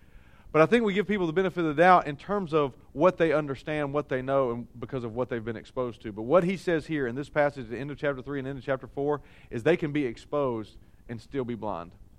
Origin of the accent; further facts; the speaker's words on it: Oklahoma, United States; growing up in the South, you know, and I don't know if Oklahoma officially qualifies by the Mason-Dixon line measurements or those types of things